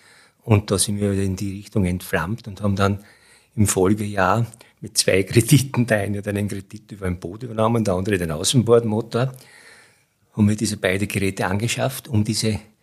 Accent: Lower Austria, Austria; ich komme vom Land. Ich bin dort 1 Kilometer entfernt, wo ich jetzt wohne, mit meiner Frau aufgewachsen. Bin jetzt aus Niederösterreich und wir wohnen auch dort.

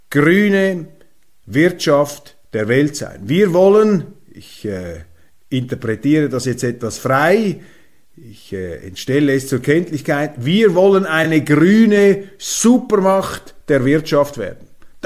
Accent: Switzerland; Scholz redet eigentlich ein bisschen wie ein Schweizer Bundesrat, wie ein Konsenspolitiker, wie sie bei uns in der Schweiz in der Regierung sind, in einem System, das gegenüber des Deutschen natürlich den Vorteil hat, dass wir die direkte Demokratie haben

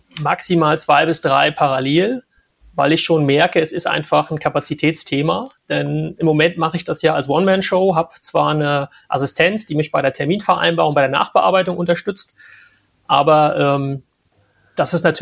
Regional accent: Northern Germany, Germany; accent: Northern German; Wenn ich jetzt mit meinem norddeutschen Dialekt in Bayern aufschlage, habe ich, glaube ich, schon mal die Tür schon wieder ganz anders auf, als wenn ich das hier im Norden mache.

